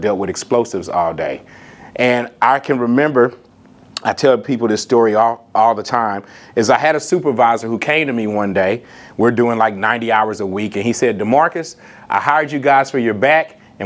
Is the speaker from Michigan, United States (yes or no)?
no; Texas, United States; also born or lived in Oklahoma City; I am originally from East Texas, but I just moved back there from Oklahoma City. I was up here for about 12 years.